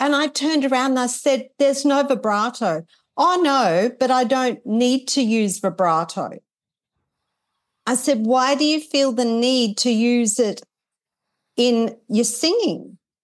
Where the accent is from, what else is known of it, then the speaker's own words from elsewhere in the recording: Australia; Sorry, I'm Australian. I have a wicked humour.